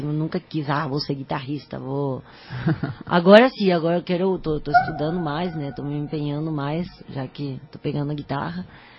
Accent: Asunción, Paraguay; Bom, eu sou de Assunção, Paraguai.

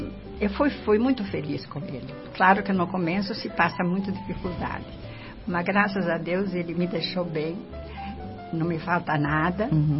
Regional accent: Italy; Portuguese is a second language; now in Brazil; Me lembro da despedida, para mim, me lembra a despedida de quando eu saí da Itália. Me despedi de todo mundo, de todos, né? Minha vida, meus costumes. Cheguei aqui, não sabia a língua, não sabia nada.

